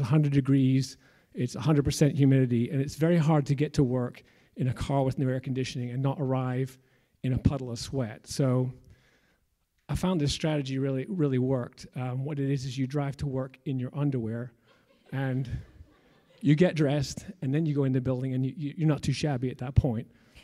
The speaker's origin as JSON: {"language": "English", "region": "Scotland", "country": "United Kingdom", "tie": "born or raised there", "said": "I'm not from here. I'm from Scotland. That's a picture of me as a little boy. Born and raised"}